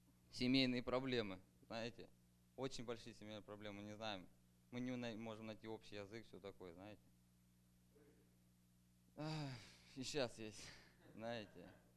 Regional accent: Colville, Washington, United States; я из Колвилла.

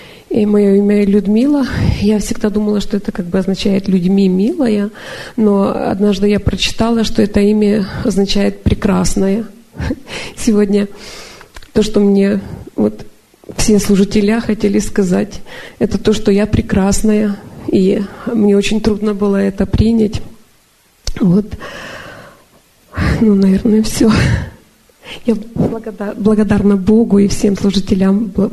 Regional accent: Chicago, Illinois, United States; Я из Чикаго.

